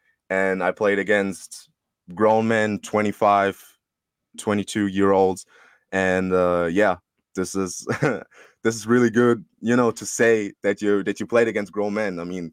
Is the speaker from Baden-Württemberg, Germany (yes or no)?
yes; Karlsruhe, Baden-Württemberg, Germany; English is a second language; I'm not from Schwäbisch Hall, but I'm from a town called Karlsruhe.